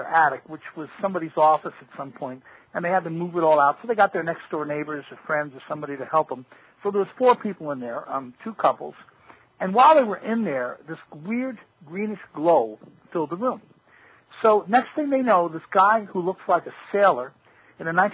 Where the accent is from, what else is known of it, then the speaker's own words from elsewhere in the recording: New York, United States; I grew up on Long Island in New York, and, you know, I had a former government scientist living across the street from me.